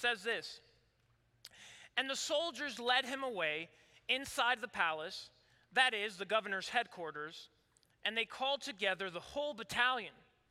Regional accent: Mexico; Growing up in Mexico, there's no grass in front or behind your house. All there is concrete.

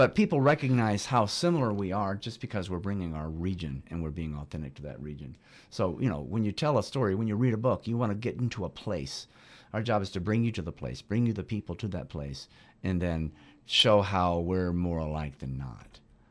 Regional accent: Georgia, United States; born there; Because I'm a Southerner. It's my job. I was born in Georgia. I'm sixth generation Newton County.

